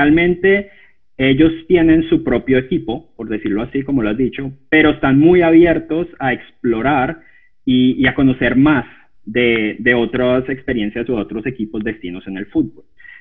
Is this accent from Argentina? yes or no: no; Colombia; yo soy colombiano y yo me fui con mi padre al Mundial de Brasil 2014